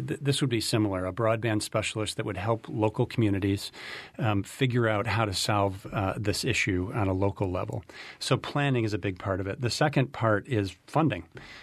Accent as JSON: {"language": "English", "region": "Vermont", "country": "United States", "tie": "born or raised there", "said": "one of the places we've looked is my hometown and region at what EC Fiber has done in the Upper Valley."}